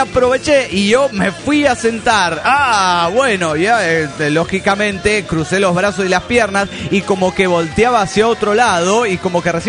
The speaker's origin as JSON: {"language": "Spanish", "region": "Córdoba", "country": "Argentina", "said": "de Córdoba, Argentina."}